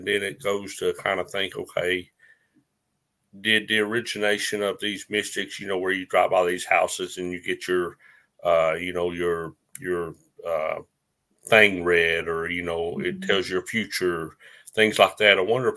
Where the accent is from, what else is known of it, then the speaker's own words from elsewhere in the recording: Appalachia, United States; you know, we're both from the Appalachians